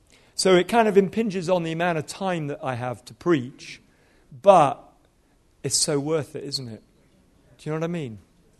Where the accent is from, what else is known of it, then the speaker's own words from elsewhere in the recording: Nigeria; born there; By the way, if my accent is a little muddled up, it's because I was born in Nigeria to British parents. And I speak fluent Hausa.